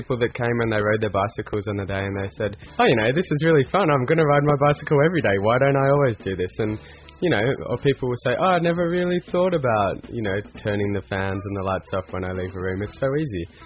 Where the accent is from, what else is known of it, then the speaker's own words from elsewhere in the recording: Australia; We're from Australia.